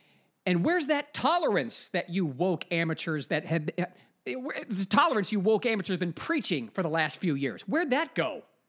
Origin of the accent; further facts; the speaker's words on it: Ohio, United States; Now, this comes from my home state in Ohio, this article from a local affiliate, Fox 8 News.